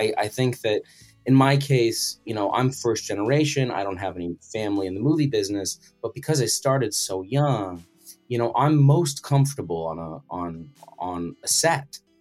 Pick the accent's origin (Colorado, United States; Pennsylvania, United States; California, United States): Colorado, United States; also born or lived in Arizona; So I was born in Arizona. I lived there until I was 6 years old. So I have some early memories of my kindergarten class there, the house we lived in before moving to Colorado.